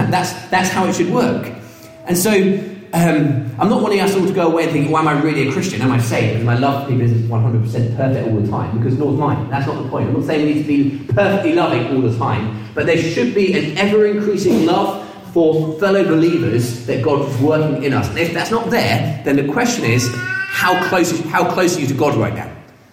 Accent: United Kingdom; I know this is awkward, but we're British. We get over awkwardness.

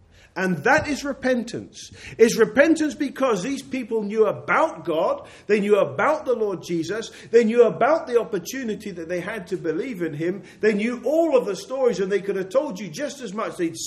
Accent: United Kingdom; mostly because we're British and we like to throw tomatoes and rancid eggs at these people.

